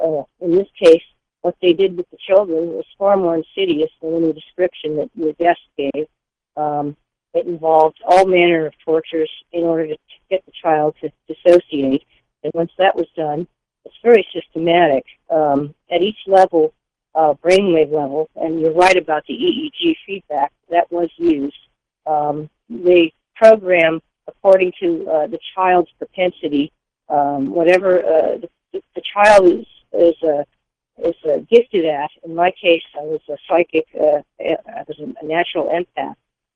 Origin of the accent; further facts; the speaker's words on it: San Francisco, California, United States; born there; I was born in San Francisco in the early 60s. My parents were both middle-class people.